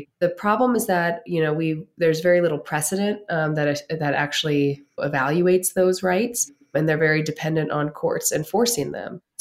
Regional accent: Pennsylvania, United States; has also happened in my home state, Pennsylvania

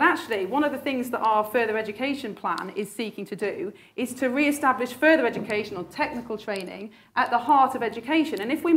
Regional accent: Sheffield, Yorkshire and the Humber, United Kingdom; Well, I was born and brought up in Sheffield. I grew up in the 80s and 90s.

